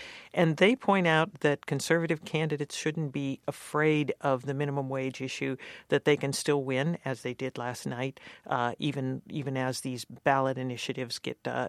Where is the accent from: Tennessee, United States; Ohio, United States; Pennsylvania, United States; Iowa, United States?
Ohio, United States; Youngstown; But in Youngstown, my hometown, they rejected a ban on fracking for the fourth time.